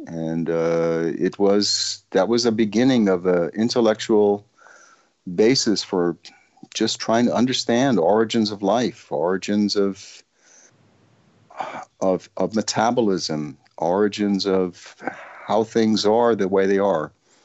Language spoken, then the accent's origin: English; Harlem, New York, United States; I grew up in Harlem in a New York City housing project, very poor.